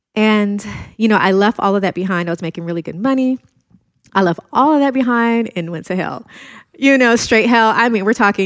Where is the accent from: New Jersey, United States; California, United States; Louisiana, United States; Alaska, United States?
California, United States; growing up in South Central